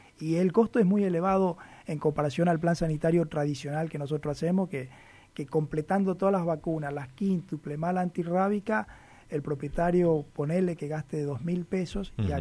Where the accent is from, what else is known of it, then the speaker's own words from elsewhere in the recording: Salta, Argentina; now in Misiones, Argentina; yo soy de Salta, por ejemplo, no soy misionero. Y tengo muchos colegas que somos de otra provincia.